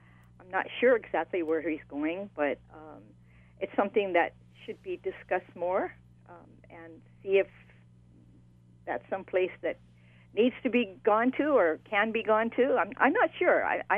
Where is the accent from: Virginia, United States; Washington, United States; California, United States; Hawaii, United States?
Hawaii, United States; What we think, and I'm Native Hawaiian, think they should do is to put them in the public domain through museums.